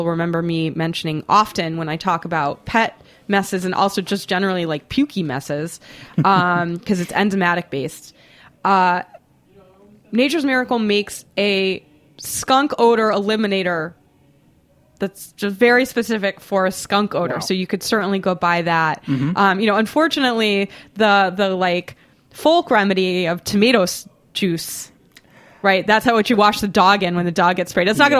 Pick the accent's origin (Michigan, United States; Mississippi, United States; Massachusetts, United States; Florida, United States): Massachusetts, United States; Boston; now in New York, United States; I live in New York now, but I grew up in Boston. I didn't deal with cars there either